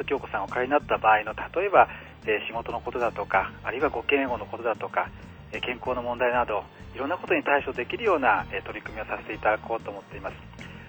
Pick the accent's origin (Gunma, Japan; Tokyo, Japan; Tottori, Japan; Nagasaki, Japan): Tottori, Japan; 私たち鳥取県民は、